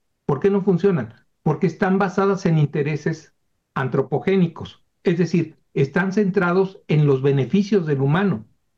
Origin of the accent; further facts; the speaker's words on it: Mexico; como mexicanos